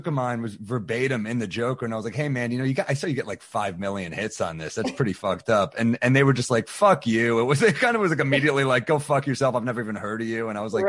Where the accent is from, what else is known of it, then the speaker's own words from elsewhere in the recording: New York City, New York, United States; Well, I'm from New York City, so I would go to the club sometimes